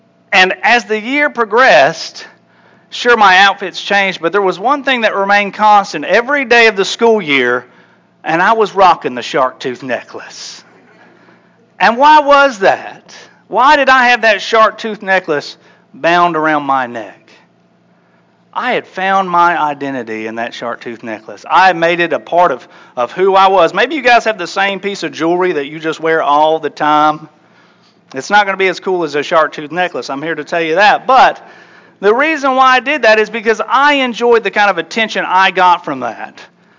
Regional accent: Tennessee, United States; My brother and I, we would go on these summer vacations to the beach. We're from East Tennessee. We didn't want to do the mountains. We got plenty of that back home.

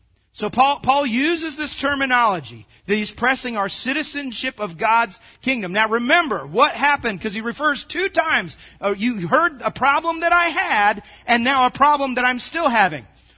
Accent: United States; I'm proud to be an American. I am proud to be an American.

